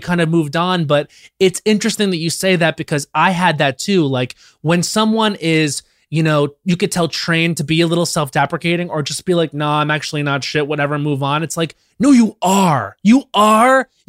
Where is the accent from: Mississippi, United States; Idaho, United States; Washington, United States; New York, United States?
New York, United States; I'm from Long Island. It's very toxic.